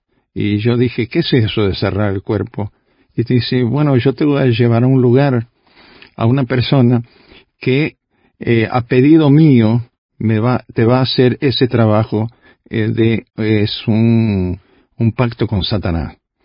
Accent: Salto, Uruguay; born there; doble nacionalidad, porque también tengo la nacionalidad uruguaya por parte de madre. Nací en un consulado brasileño en la ciudad de Salto

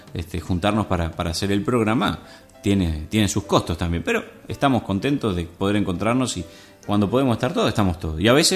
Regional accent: Uruguay; Nosotros, para ustedes, seguramente tenemos un acento muy raro. Bueno, somos uruguayos, con la eche bien fuerte.

